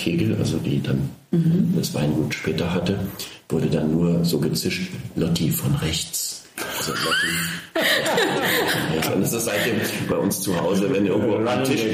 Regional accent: Berlin, Germany; bin in kleinbürgerlichen Verhältnissen in Berlin aufgewachsen, wir waren schon in einem gemieteten Häuschen

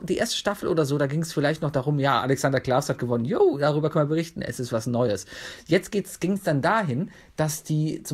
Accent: Cologne, North Rhine-Westphalia, Germany; Ich bin Kölner. Ich bin Kölner

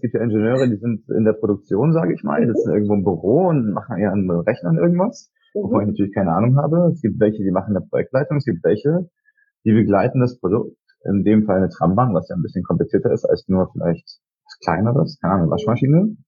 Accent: Jordan; Also ich komme ja auch aus der Gegend, ich bin in Jordanien aufgewachsen.

